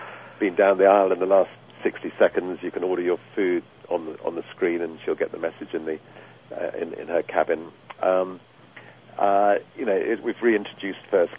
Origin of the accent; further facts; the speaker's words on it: England, United Kingdom; now in United States; despite the fact that I'm English and don't have an American accent.